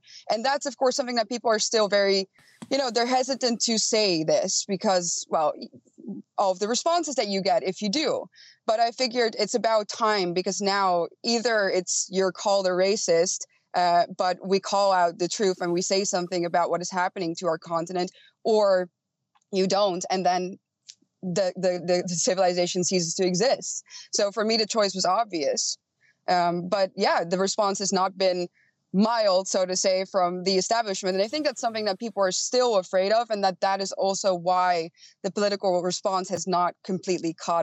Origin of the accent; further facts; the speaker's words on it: Netherlands; I listed some statistics from my home country saying, look, in the major cities in the Netherlands, the native white Christian population is already outnumbered